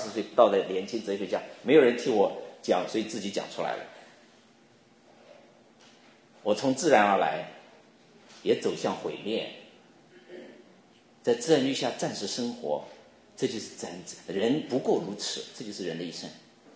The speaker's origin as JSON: {"language": "Chinese", "country": "China", "tie": "born or raised there", "lives_now": "United States", "said": "出生成长在中国，这是第一国；重生得救在美国，这是第二国"}